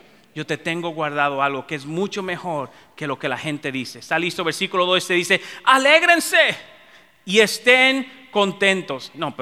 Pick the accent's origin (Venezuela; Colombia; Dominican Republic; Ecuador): Dominican Republic; En mi país, en República Dominicana, si hay algo que es bien, es pura comedia